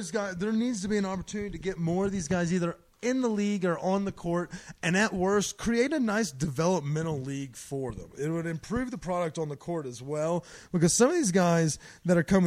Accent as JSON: {"language": "English", "region": "Mississippi", "country": "United States", "tie": "born or raised there", "said": "Mississippi, my home state, neighbor to yours, you probably know it fairly well."}